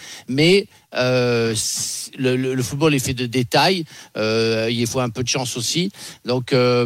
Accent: France; la France doit gagner puisque nous sommes Français

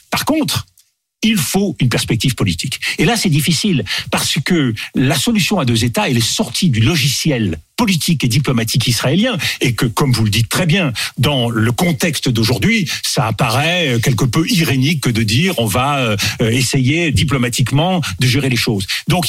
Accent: France; Mais moi, je suis français.

